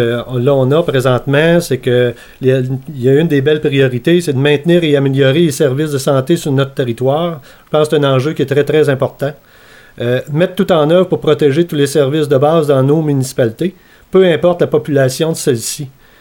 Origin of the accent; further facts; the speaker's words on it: Lyster, Quebec, Canada; moi, je suis natif de Lister. … … Je suis l'aîné d'une famille de 6 enfants.